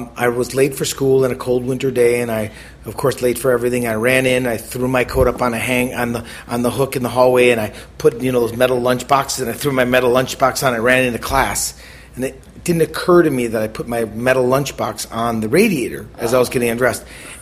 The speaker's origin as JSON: {"language": "English", "town": "Milwaukee", "region": "Wisconsin", "country": "United States", "tie": "born or raised there", "said": "So I grew up in Milwaukee, and I needed money to take girls out on dates"}